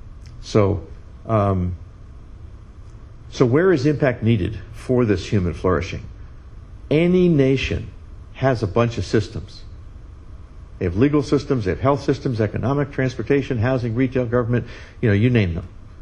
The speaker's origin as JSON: {"language": "English", "town": "McLean", "region": "Virginia", "country": "United States", "tie": "born or raised there", "said": "M&M Mars Company, which actually is located in my hometown in McLean, Virginia."}